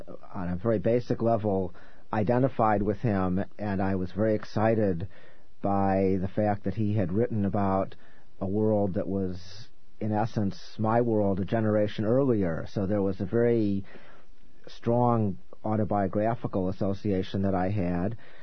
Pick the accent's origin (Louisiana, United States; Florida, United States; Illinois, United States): Illinois, United States; Evanston; I'm myself from Evanston. I'm from the comfortable suburbs and grew up in the 60s.